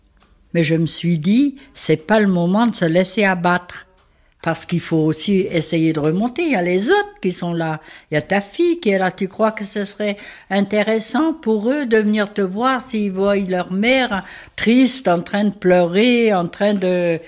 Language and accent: French; Scrignac, Brittany, France; c'est de là après que j'ai voulu venir tenir mon propre commerce à Scrignac. Je suis revenue dans mon pays d'origine